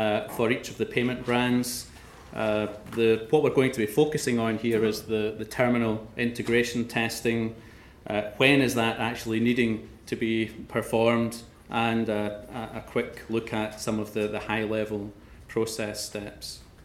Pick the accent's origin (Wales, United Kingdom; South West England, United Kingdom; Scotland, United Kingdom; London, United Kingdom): Scotland, United Kingdom; most of you would probably figure out that I come from Scotland.